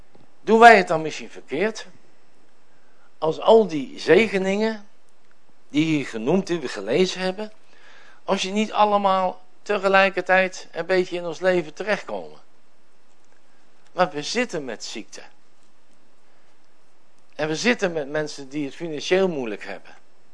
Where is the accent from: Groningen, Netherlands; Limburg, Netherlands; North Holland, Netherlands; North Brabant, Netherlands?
Groningen, Netherlands; ik ben een Noorderling, ik ben een stijve Groninger, ik ben een stugge Groninger.